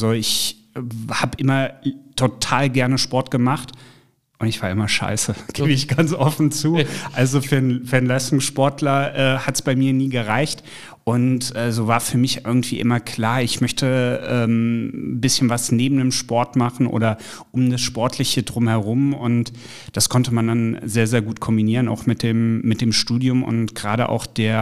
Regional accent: Kassel, Hesse, Germany; now in Cologne, Germany; Ich komme aus Nordhessen, aus Kassel und da ist sehr viel Upgrade, wenn man nach Köln kommt.

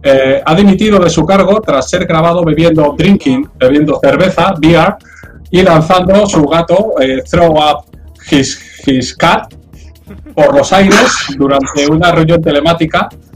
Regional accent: Madrid, Community of Madrid, Spain; yo soy de Usera, no soy de Madrid.

